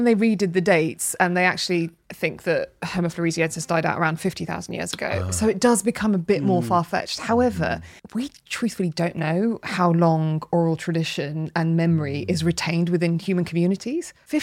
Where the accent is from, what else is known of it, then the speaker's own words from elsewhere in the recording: Birmingham, West Midlands, United Kingdom; I was brought up in Birmingham right next to some of the oratory